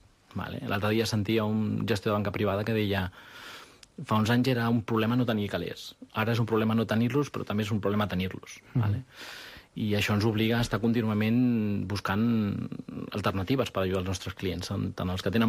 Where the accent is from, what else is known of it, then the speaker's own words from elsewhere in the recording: Barcelona, Catalonia, Spain; now in Andorra; jo vinc d'Espanya, vinc de Barcelona